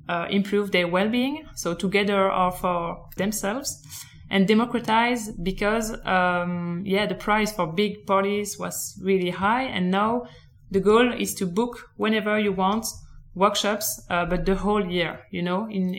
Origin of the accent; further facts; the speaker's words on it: Belgium; English is a second language; I come from Belgium